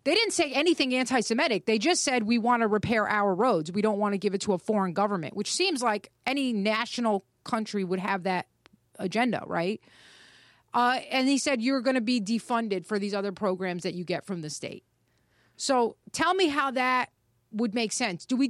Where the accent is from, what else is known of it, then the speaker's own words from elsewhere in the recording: New York, United States; I grew up in New York. I know a lot of really excellent, amazing Jewish